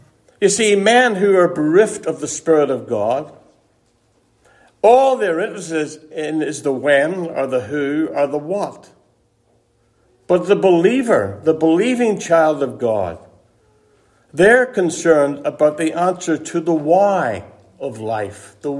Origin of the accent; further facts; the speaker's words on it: Ireland; growing up in Ireland, a little village where I was born.